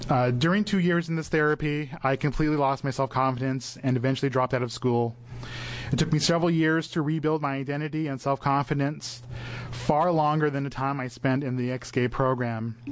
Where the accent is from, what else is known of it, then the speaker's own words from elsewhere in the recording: Portland, Oregon, United States; I was born and raised in Portland, where I still live.